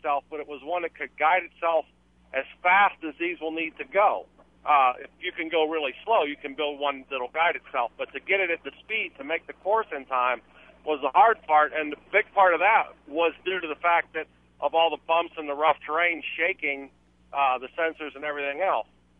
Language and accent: English; Pittsburgh, Pennsylvania, United States; I'm a truck driver. I'm driving around Baltimore, but I'm from Pittsburgh, so go Big Red.